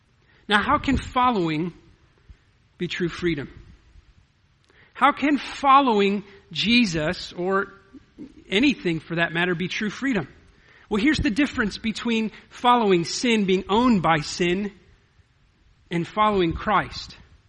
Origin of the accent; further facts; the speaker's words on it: United States; born there; We're Americans. We're born American and we have free citizenship by birthright.